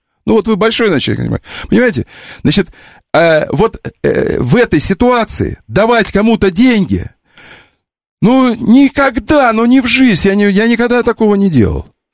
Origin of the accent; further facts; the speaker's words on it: Novopavlovsk, Stavropol Krai, Russia; Я из Новопавловска. Да. Я там прописан был.